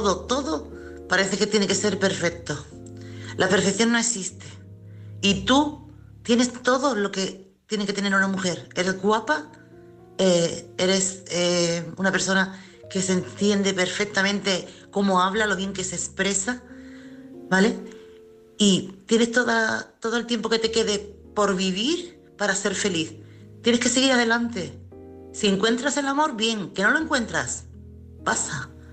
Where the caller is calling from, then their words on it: Chiclana de la Frontera, Andalusia, Spain; corresponsal de Chiclana.